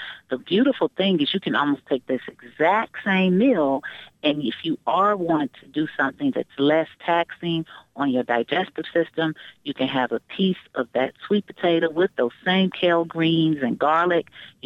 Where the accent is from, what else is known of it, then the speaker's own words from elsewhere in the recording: the South, United States; I come from the South, people put meat in everything